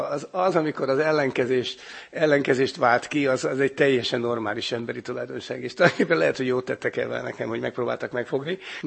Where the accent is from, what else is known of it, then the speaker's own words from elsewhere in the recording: Budapest, Hungary; a nagymamám befogadott, és tulajdonképpen úgy nőttem föl, én az egész fiatalságomat Angyalföldön töltöttem el egy kis lakásban.